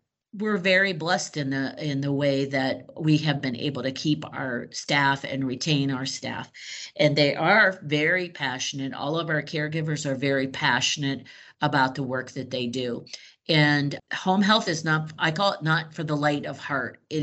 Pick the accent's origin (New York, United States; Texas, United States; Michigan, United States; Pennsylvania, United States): Pennsylvania, United States; Erie; since I'm from the Erie area